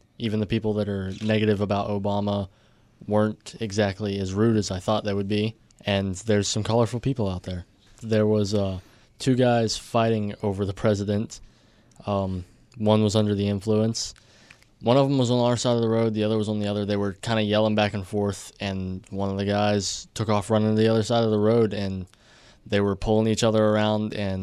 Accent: Craigsville, West Virginia, United States; I'm from Craigsville, West Virginia.

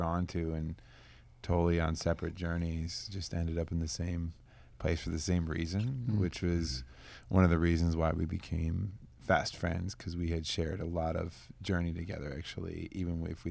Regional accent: Wisconsin, United States; I was born and raised in Wisconsin, yeah.

